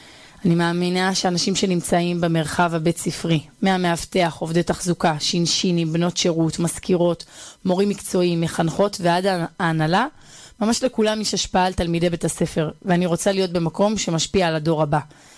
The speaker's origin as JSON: {"language": "Hebrew", "town": "Bar Yohai", "region": "Northern District", "country": "Israel", "tie": "born or raised there", "said": "אני גדלתי ביישוב בר יוחאי, שבצפון"}